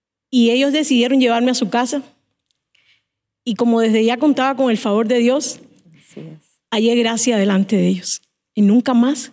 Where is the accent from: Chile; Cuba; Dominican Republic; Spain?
Cuba; Matanzas; Nací en Cuba, en la provincia de Matanzas, junto a 7 hermanos y mi mamá. Vivíamos en condiciones de pobreza extrema.